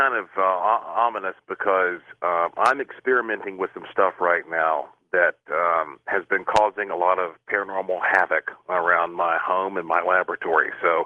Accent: Asheville, North Carolina, United States; I am only going to be here in Asheville, my hometown, for 2 weeks.

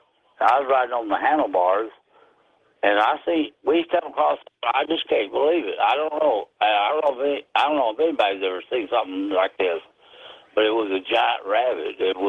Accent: Odessa, Texas, United States; now in Abilene, United States; Yes, sir. My story, I was born and raised in Odessa.

